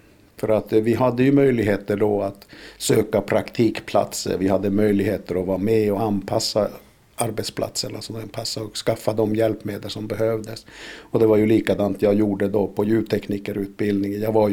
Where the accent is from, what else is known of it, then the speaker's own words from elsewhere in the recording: Norrbotten County, Sweden; Jag kallar mig svensk. Oftast. Fast jag vet ju att jag är född i Tornedal. Är det någon som frågar var jag kommer ifrån så är det ju Tornedal.